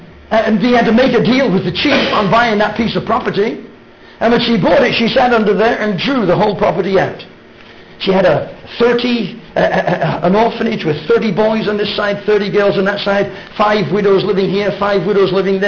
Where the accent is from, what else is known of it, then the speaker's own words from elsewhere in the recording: England, United Kingdom; moved away as an adult; I emigrated to South Africa when I was 21 from England.